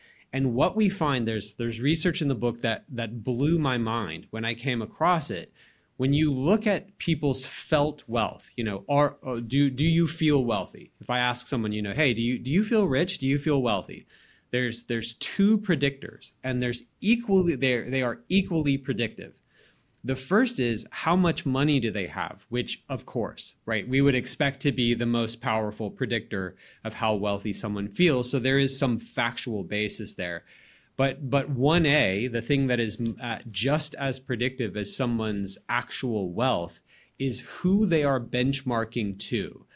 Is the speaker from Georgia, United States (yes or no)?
yes; Atlanta, Georgia, United States; So like I'm from Atlanta.